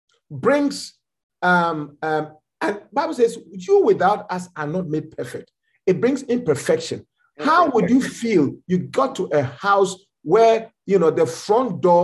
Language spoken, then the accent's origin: English; Ghana; also born or lived in New York; now in Memphis, United States; when I came from Ghana, I carried the name Lighthouse UD QFC to New York and I flourished.